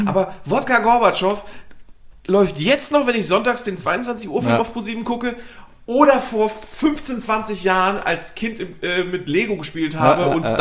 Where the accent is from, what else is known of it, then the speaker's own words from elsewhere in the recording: Germany; Aber ich muss ganz ehrlich sagen, ich bin froh, dass ich in Deutschland aufgewachsen bin und deswegen nicht diese ganze Werbung mit diesen schrecklichen amerikanischen Maskottchen da hatte.